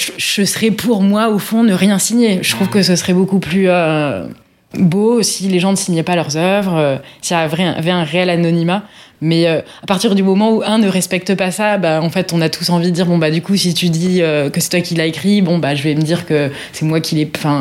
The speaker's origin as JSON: {"language": "French", "town": "Paris", "region": "Île-de-France", "country": "France", "said": "comme on est parisien"}